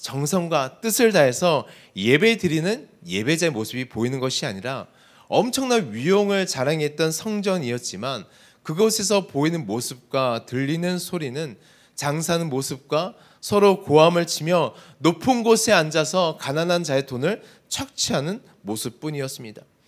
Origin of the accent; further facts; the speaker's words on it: Seoul, South Korea; 사실 저는 서울 사람이거든요.